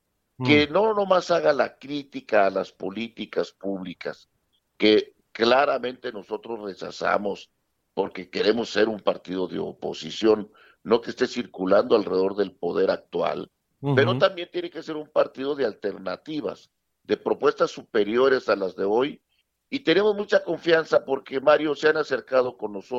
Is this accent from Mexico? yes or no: yes; Mexico